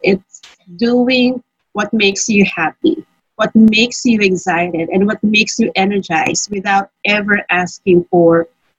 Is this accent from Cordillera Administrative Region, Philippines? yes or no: no; Manila, Metro Manila, Philippines; also born or lived in Baguio City; now in Angeles City, Philippines; I'm a Filipino, so from the Philippines. I'm Tagalog. I grew up in Manila. I studied in Baguio City. And have been living here in Angeles City, Pampanga for a couple of decades.